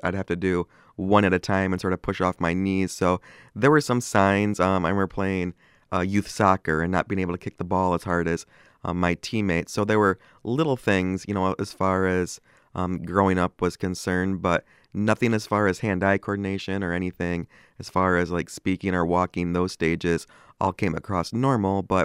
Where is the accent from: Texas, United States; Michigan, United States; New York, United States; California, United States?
Michigan, United States; Traverse City; especially growing up in Traverse City where the winters are long times and quite harsh at times.